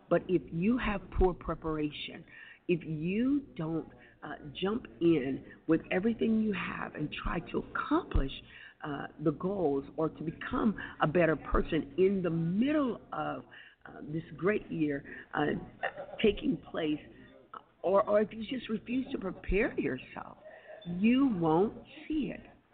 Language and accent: English; Texas, United States; You'll see a picture of me with my family in the background. We are from Texas